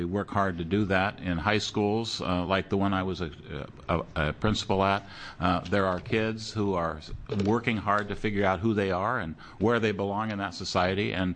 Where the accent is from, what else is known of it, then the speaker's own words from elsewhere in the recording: Port Angeles, Washington, United States; As a kid growing up in Port Angeles, Washington, a lot like the places that I lived in Coos Bay and North Bend